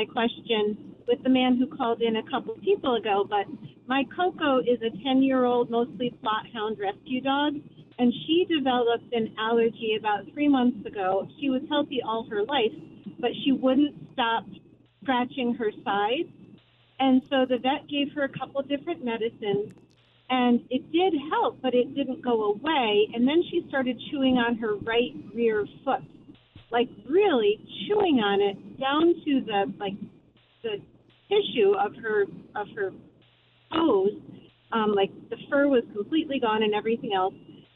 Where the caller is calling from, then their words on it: Greenwich, New York, United States; Hello, I'm calling from Greenwich, New York.